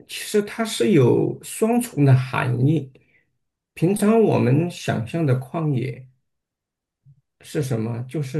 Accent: China; 以前在我们都来自大陆

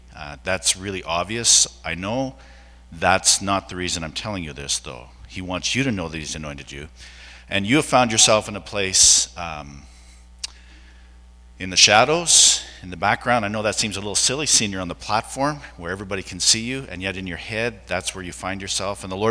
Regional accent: Calgary, Alberta, Canada; I'm from Calgary

